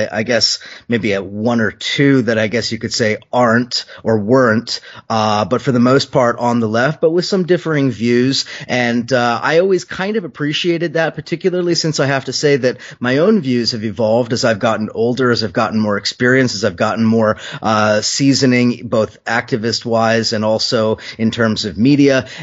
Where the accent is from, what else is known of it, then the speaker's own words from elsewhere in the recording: California, United States; now in New York, United States; as I moved from California, which is where I went to school and where I grew up, to New York, and became active in circles here.